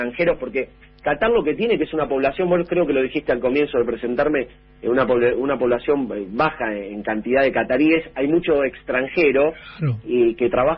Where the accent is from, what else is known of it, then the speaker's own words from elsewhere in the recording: Argentina; a mí me pasa como argentino